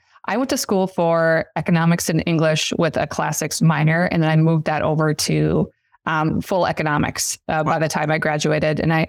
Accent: Minnesota, United States; now in Minneapolis, United States; I am Minneapolis based, born and raised in Minnesota.

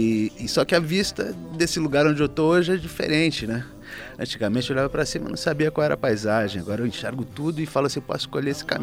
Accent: São Paulo, Brazil; Porque eu venho de uma família mineira. Eu fui criado metade em São Paulo, metade no sítio, né?

